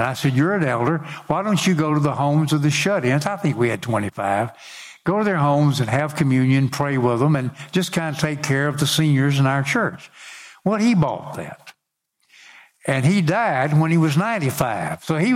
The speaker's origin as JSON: {"language": "English", "town": "Union City", "country": "United States", "tie": "born there", "said": "I was born on Easter Sunday in 1940 at my home because Union City didn't have a hospital."}